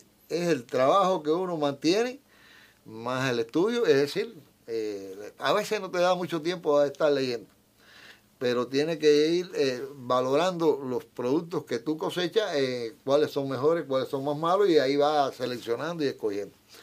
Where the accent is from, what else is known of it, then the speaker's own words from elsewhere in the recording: Güira de Melena, Mayabeque, Cuba; born there; Nací en Huila de Melena, en un lugar que se llama Sotolongo, que es una ciénaga al lado de Huila de Melena.